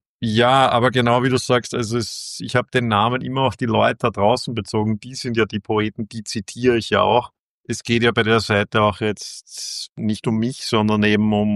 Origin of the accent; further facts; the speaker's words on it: Vienna, Austria; als Wiener